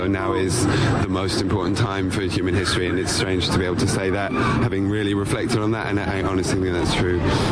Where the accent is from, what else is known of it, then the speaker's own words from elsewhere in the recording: London, United Kingdom; I'm from London